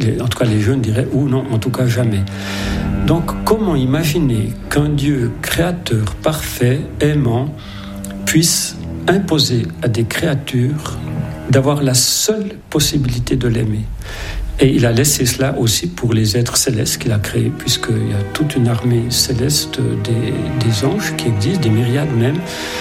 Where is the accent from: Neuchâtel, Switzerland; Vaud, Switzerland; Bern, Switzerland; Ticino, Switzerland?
Neuchâtel, Switzerland; La Sagne; also born or lived in La Chaux-de-Fonds, Switzerland; je suis né à La Sagne, en 1946. J'ai passé quelques années merveilleuses dans cette belle vallée, et ensuite à La Chaux-de-Fonds.